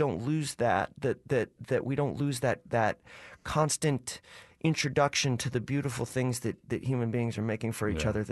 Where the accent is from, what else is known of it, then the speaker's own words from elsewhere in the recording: California, United States; English is a second language; I grew up in Southern California and actually felt, I was this 6-7 month old baby, I think, when my parents started listening. And I know as I became more and more familiar with English